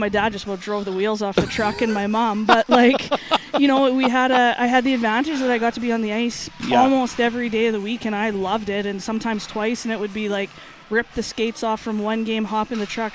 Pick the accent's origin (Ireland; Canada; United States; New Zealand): Canada; Lampman, Saskatchewan; Yeah, small town, 700-ish people.